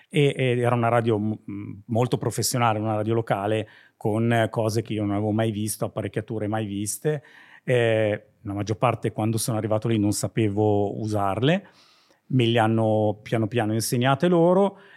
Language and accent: Italian; Seregno, Lombardy, Italy; una radio privata, sempre del mio paese, fuori Milano